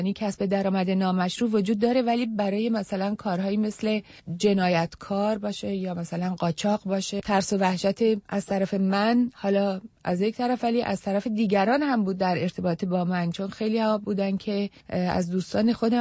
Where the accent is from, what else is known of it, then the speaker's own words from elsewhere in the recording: Iran; moved away as an adult; من با یک وثیقه خیلی سنگین از ایران آمدم